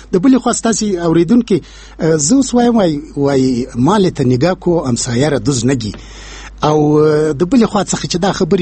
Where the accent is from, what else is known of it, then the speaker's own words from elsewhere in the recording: Afghanistan; خو زه یم افغان یم چې ورځم دا کیسې کوم.